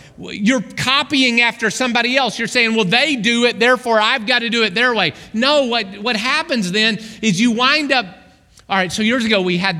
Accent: Oklahoma, United States; I grew up in Oklahoma, all right? The only professional team we had in Oklahoma was the University of Oklahoma.

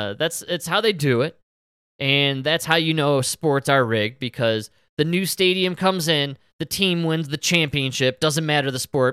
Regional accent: Chicago, Illinois, United States; Yeah, well, we're from Chicago.

